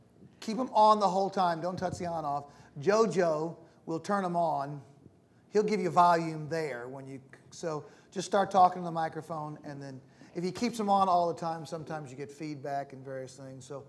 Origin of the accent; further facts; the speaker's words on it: United States; now in Philippines; great question. I am an American, but I'm part Pinoy. I have lived here. I lived here 4 years, right across the street.